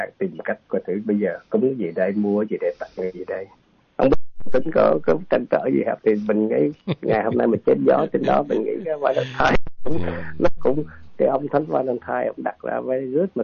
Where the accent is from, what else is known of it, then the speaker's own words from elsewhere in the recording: Central Vietnam, Vietnam; mình lớn lên ở miền Trung, có thể anh lớn thì cái miền Trung nó nghèo lắm anh.